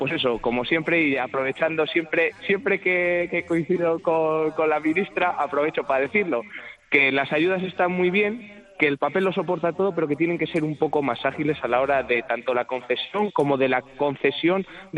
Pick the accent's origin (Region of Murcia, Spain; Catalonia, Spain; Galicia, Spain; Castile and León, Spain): Castile and León, Spain; Autillo de Campos; Somos de Autillo de Campos, en la provincia de Palencia.